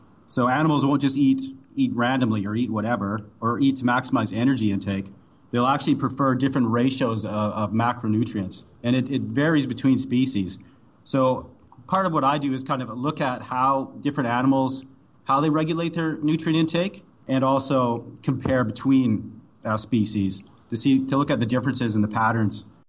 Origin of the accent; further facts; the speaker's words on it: Canada; now in Australia; Yeah, I came here from Canada to study my PhD here at the University of Sydney. What I was involved in back in Canada was studying grizzly bears, actually.